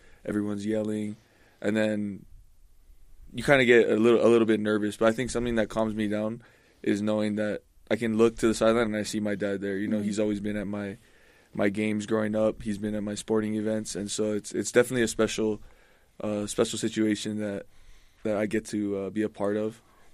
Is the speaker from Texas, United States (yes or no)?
no; Hawaii, United States; now in Utah; I grew up in Hawaii. We grew up in Maui. And my dad was working over there.